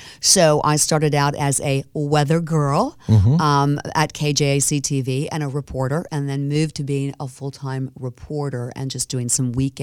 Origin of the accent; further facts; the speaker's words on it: Tampa, Florida, United States; I'm originally from Tampa, Florida. I am a Floridian. Yes, there are a few of those left, mm-hmm. but born and raised in Tampa.